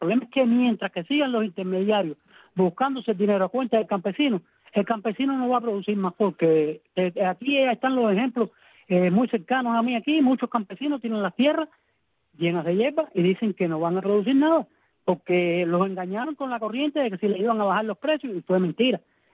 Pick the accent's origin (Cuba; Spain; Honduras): Cuba; Los que somos cubanos